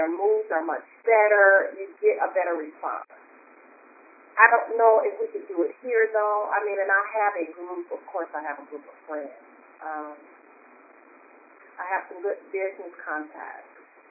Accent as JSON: {"language": "English", "town": "Detroit", "region": "Michigan", "country": "United States", "said": "We are both from Detroit, so we could have a larger crowd there."}